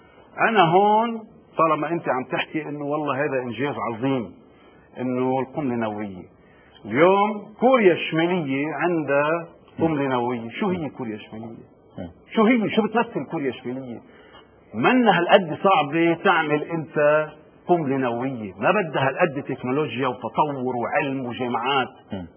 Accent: Lebanon; نحن استاذ وليد كلبنانيين كعرب نحن للأسف نحن أصحاب حق, بس نحن ما بنعرف نسوق حقنا

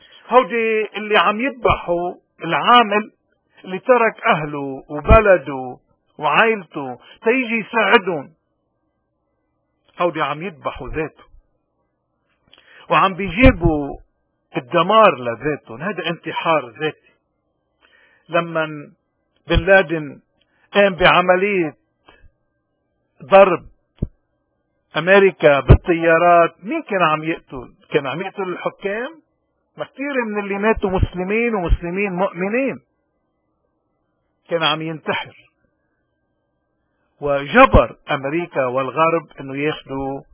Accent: Lebanon; اذا نحن كلبنانيين مش مفروض ابدا نغرق بقصة الاعراض وننسى المرض.

